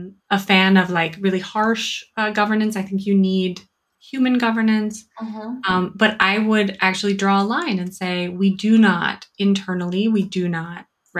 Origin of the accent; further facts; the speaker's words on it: United States; So we have myself, I'm American, we have Germans, we have Malaysians.